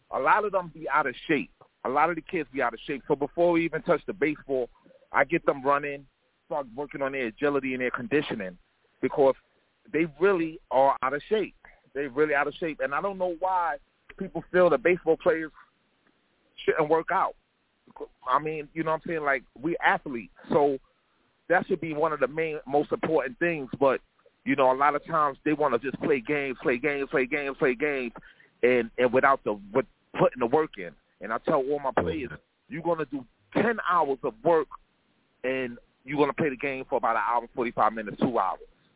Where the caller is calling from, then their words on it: Orlando, Florida, United States; Yes, Orlando, Florida.